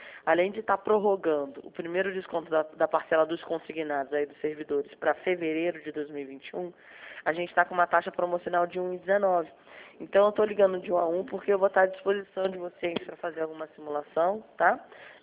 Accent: São Paulo, Brazil; eu sou aqui de São Paulo.

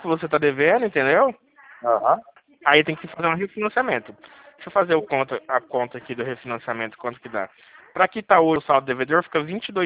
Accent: Dracena, São Paulo, Brazil; eu sou de Dracena.

